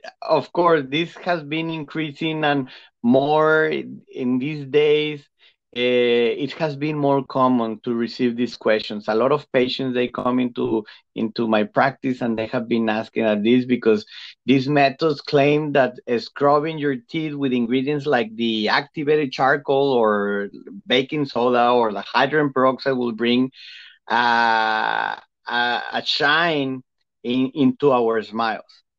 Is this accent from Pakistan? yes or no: no; Mexico; English is a second language; now in United States; I am originally from Mexico, but I like that here in the US